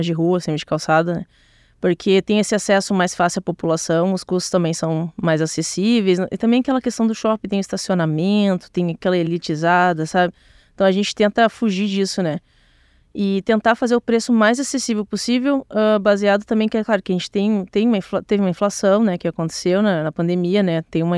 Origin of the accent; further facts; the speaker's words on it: Porto Alegre, Rio Grande do Sul, Brazil; inclusive até passei a vida inteira aqui em Porto Alegre, né? Só mesmo fui na faculdade que eu realmente fui morar aqui, né? A partir dos 20 anos de idade.